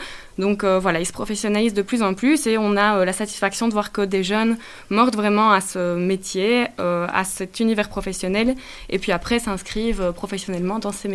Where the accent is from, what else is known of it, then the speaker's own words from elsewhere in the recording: Liège, Wallonia, Belgium; j'ai 31 ans, je viens de Liège.